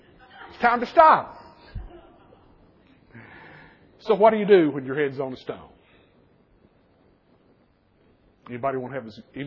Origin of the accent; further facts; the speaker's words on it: United States; I said, excuse me, I'm an American citizen.